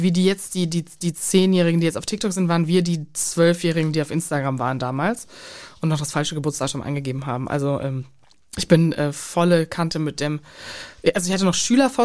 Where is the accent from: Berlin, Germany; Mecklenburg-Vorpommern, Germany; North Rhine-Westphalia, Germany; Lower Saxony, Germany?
North Rhine-Westphalia, Germany; Cologne; wir haben ganz kurz in Sülz gewohnt, auf der linken Rheinseite. Und dann bin ich in Zollstock groß geworden, so in meiner Jugend.